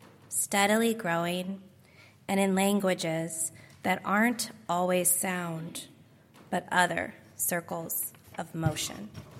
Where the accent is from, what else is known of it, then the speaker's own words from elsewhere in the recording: Tulsa, Oklahoma, United States; She happens to be from my hometown of Tulsa, Oklahoma.